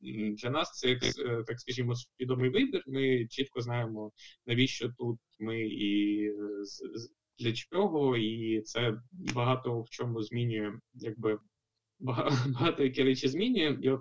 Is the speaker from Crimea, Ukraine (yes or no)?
yes; Crimea, Ukraine; я там відповідаю, що я з Криму, і це в комбінації з українською мовою